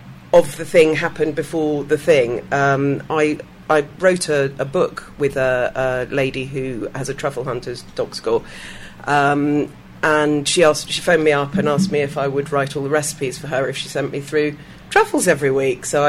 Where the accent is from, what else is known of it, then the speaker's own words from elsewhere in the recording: Belgium; I grew up in Belgium. I've always been fascinated by food.